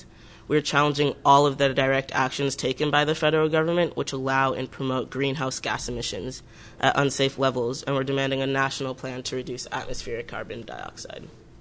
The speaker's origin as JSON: {"language": "English", "region": "New York", "country": "United States", "lives_now": "Madison, United States", "said": "I'm from New York. I'm currently a sophomore, started my sophomore year at the University of Wisconsin-Madison."}